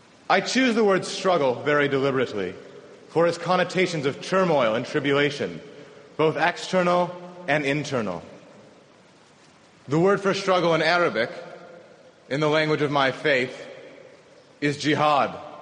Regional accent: United States; As a Muslim and as an American, I am commanded to stand up for the protection of life and liberty

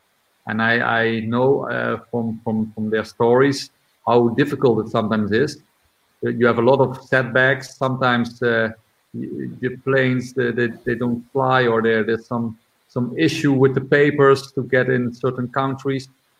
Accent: Netherlands; English is a second language; For example, with … we have it much more easier, because we come from the Netherlands.

